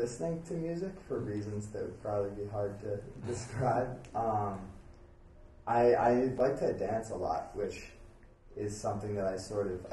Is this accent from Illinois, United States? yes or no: no; Cape Elizabeth, Maine, United States; I'm from Cape Elizabeth, Maine, which is in the United States. It's a small town of like 8,000 people. It's really small.